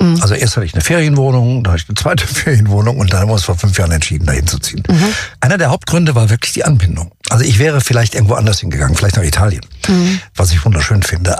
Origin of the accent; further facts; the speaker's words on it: Northern Germany, Germany; Also als Norddeutscher zumindest ist das ziemlich dämlich.